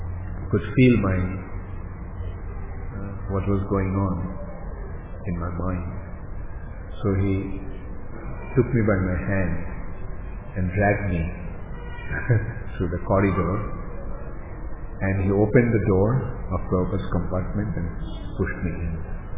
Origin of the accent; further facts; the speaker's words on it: Kolkata, West Bengal, India; Calcutta was the place where I used to be. Like I was in Mayapur, Calcutta. So I joined in Mayapur and I was from Calcutta